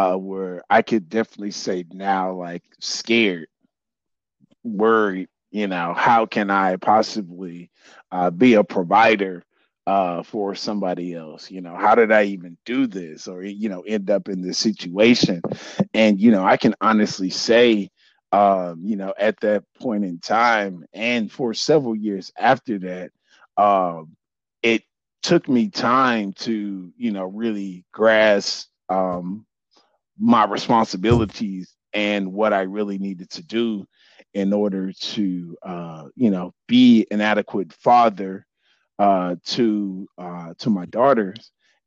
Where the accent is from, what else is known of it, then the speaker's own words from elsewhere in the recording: Houston, Texas, United States; I'm from Houston, Texas.